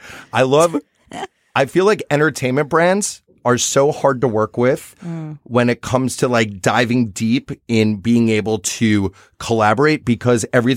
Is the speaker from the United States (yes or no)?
yes; New York, United States; For me as a New Yorker, when Gawker was like the New York